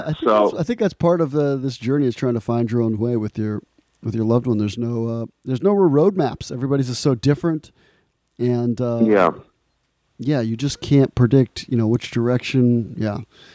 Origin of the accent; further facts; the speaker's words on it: Guayaquil, Guayas, Ecuador; Radio Santiago is a Catholic radio station right here in Guayaquil, the largest city in Ecuador, my hometown.